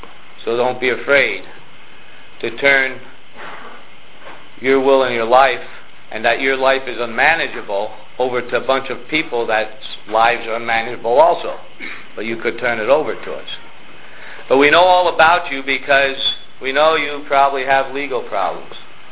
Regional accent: Emmaus, Pennsylvania, United States; I grew up in Emmaus.

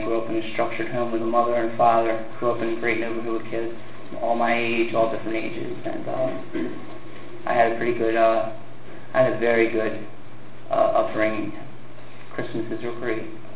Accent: Levittown, Pennsylvania, United States; born there; I was born in Levittown, Pennsylvania, 1985, on November 1st.

